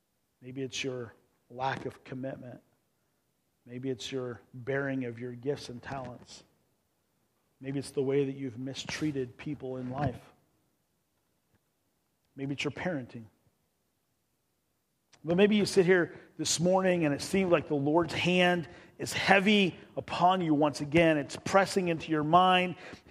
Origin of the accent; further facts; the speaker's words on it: Midwest, United States; I grew up in the Midwest, and I always thought it was hot here with the humidity. And then when we moved to Kansas for 6 years